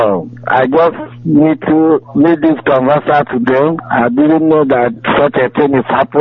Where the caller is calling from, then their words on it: Dakar, Senegal; English is a second language; I'm calling from Senegal, Dakar, Senegal.